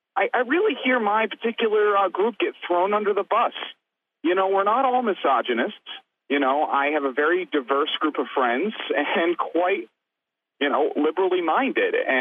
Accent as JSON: {"language": "English", "town": "Catskill", "region": "New York", "country": "United States", "said": "I'm from Catskill, New York. You know, I am a white 20-something male."}